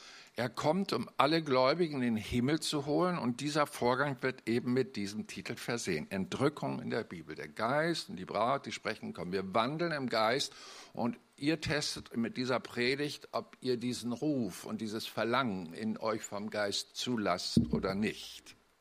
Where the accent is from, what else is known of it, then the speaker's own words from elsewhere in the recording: Hamburg, Germany; also ich reduziere das mal als Hamburger wie folgt